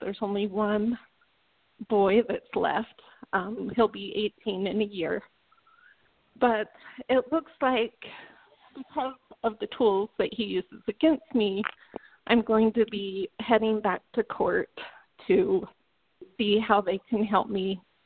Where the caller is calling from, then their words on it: Salt Lake City, Utah, United States; Hi, Ryan. … from Salt Lake City.